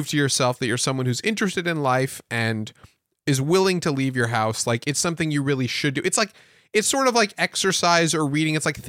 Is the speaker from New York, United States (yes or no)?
yes; New York, United States; because I'm from Westchester, they would go to New Jersey, rent a hotel room